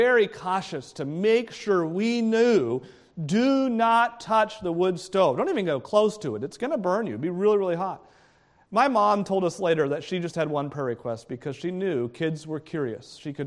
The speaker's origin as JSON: {"language": "English", "region": "New England", "country": "United States", "tie": "born or raised there", "said": "Well, growing up, we grew up in New England, and so we heated our house with a wood stove."}